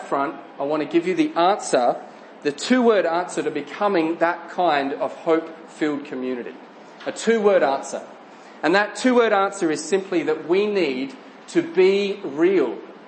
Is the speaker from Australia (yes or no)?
yes; Adelaide, South Australia, Australia; for Adelaide, where I'm from Australia